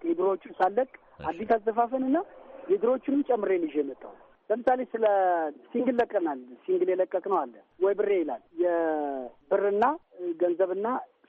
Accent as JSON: {"language": "Amharic", "town": "Debre Markos", "region": "Amhara", "country": "Ethiopia", "tie": "born or raised there", "lives_now": "Addis Ababa, Ethiopia", "said": "እኔ ጎጃም የተወለድኩት ጎጃም ደብረ ማርቆስ አብማ የሚባል አካባቢ ነው ተወልጄ ያደግኩት"}